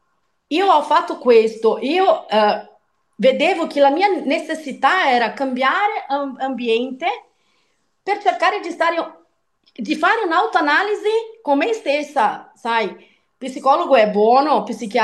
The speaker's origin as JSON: {"language": "Italian", "region": "São Paulo", "country": "Brazil", "second_language": "Italian", "lives_now": "Italy", "said": "sono di San Paolo, di Brasile, origine italiana"}